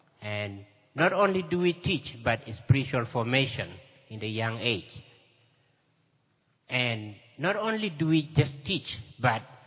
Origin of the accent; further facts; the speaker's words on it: South Sudan; I come from South Sudan, and, you know, it's a country that when you hear about its name, your heart has to break.